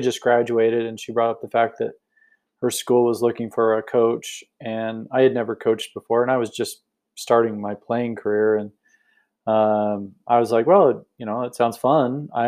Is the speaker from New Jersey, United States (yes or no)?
no; Idaho, United States; born there; Family's originally from here. I was born in Idaho. I was wanting to get out of Phoenix.